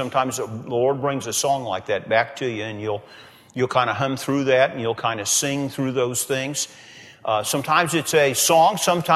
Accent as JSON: {"language": "English", "town": "Indianapolis", "region": "Indiana", "country": "United States", "tie": "born or raised there", "said": "And I can remember when I was growing up in Indianapolis, there was a place where you could go and you could hear a lot of gospel music"}